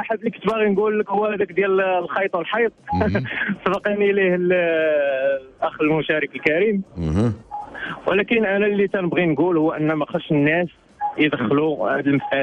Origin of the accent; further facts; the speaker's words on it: Mechra Bel Ksiri, Rabat-Salé-Kénitra, Morocco; انا من الغرب من مصعب القصيري